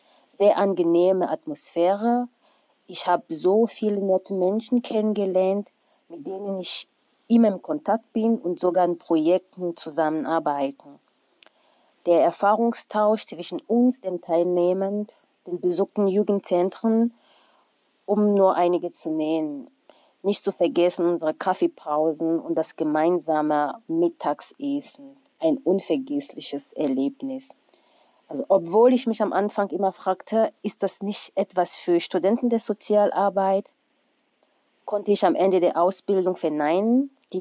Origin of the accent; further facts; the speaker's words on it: Cameroon; now in Germany; ich komme ursprünglich aus Kamerun und studiere BWL an der Fachhochschule Würzburg-Schweinfurt.